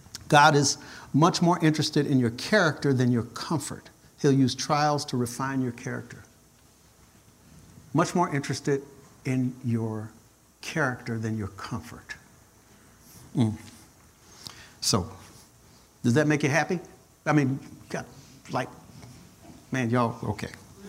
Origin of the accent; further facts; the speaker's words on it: Chicago, Illinois, United States; And as I grew up in Chicago, and even then, I still witnessed some things